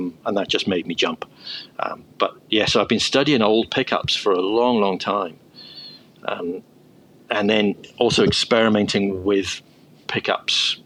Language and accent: English; Wales, United Kingdom; now in New Zealand; I'm originally from Wales, but I've been in New Zealand for 16 years.